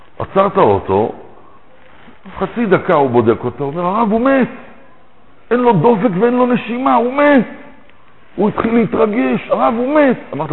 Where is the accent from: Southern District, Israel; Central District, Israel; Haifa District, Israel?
Central District, Israel; Petah Tikva; born there; אני יליד פתח תקווה, בן לניצולי שואה.